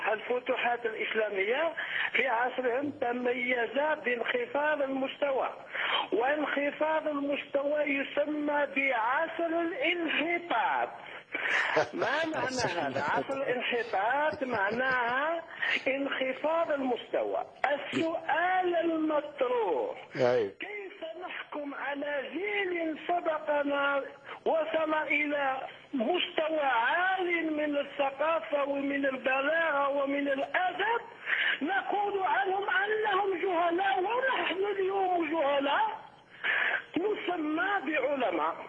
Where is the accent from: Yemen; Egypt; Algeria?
Algeria; إن أنا جزائري من خلفية إسلامية